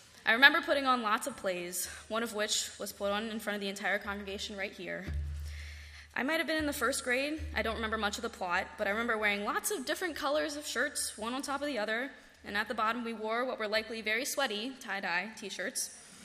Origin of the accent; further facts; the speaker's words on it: United States; I grew up in Frederick County. All my friends are Catholic.